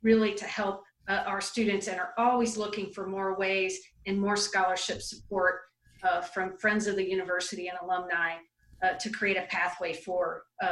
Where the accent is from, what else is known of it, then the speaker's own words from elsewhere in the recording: Kentucky, United States; Yes. I grew up in Kentucky.